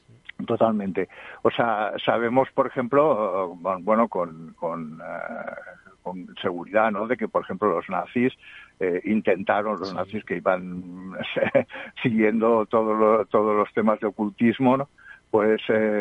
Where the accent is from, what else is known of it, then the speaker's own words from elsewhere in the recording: Catalonia, Spain; era, por ejemplo, Cataluña, ¿no? Que es mi tierra, ¿no?